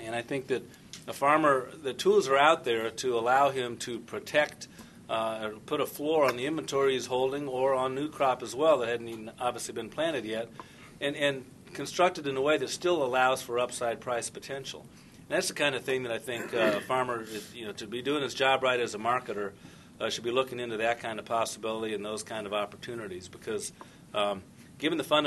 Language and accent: English; Champaign, Illinois, United States; also born or lived in Chicago; although I grew up in Champaign and went to U of I and then spent a number of years up in Chicago working in the commodities industry